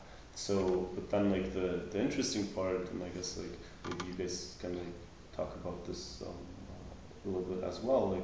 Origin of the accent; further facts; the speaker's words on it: Germany; English is a second language; I'm from Germany, so I was like, to some extent, familiar with certain problems